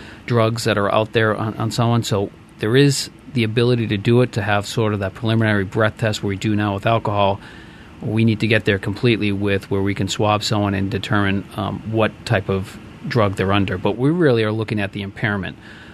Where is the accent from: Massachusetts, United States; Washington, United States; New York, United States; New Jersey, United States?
Massachusetts, United States; Boston; Well, I grew up in Boston also, so I learned how to drive.